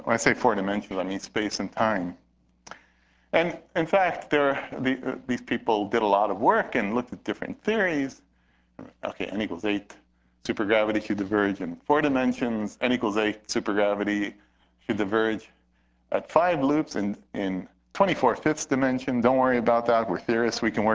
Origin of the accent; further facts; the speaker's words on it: California, United States; Okay, I'm from California, so I put up California wine.